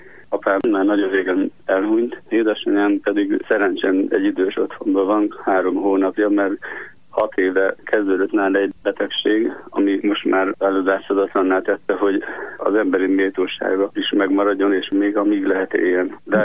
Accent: Heves, Hungary; Én egy mátraljai kisfaluból származom, Tebémes, egy zsákfalu, 301 néhány ember él ott

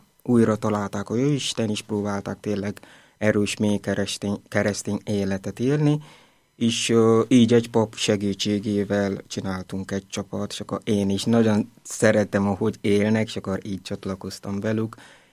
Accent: Nigeria; Hungarian is a second language; now in Budapest, Hungary; szalézi vagyok, és Nigériából származok. A misszionárius vagyok itt Budapesten itt lakom

